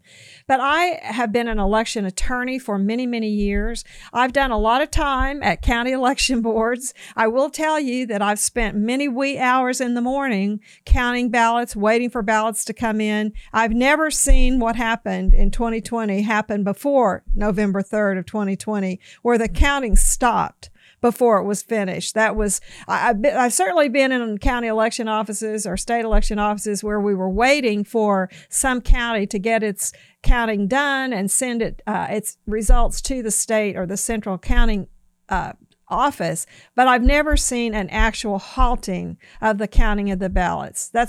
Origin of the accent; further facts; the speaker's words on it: Oklahoma City, Oklahoma, United States; From the time I was a little girl in Oklahoma, growing up in Oklahoma City